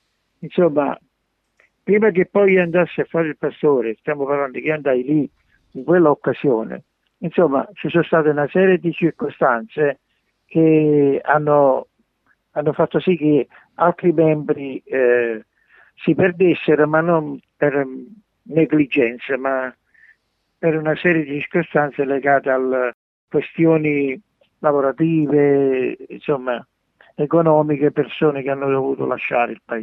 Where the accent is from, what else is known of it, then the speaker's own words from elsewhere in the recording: Naples, Campania, Italy; io che sono di Napoli